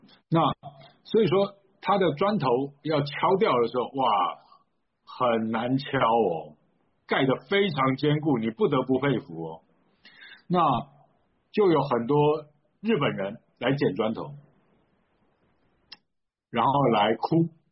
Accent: Tainan, Taiwan; 我在台南长大的，我读的学校叫台南二中，它在日据时代是日本人的台南一中啊。

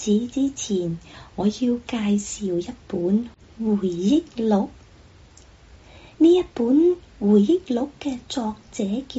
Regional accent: Guangdong, China; 我哋广东人讲嘅叫做契子仔

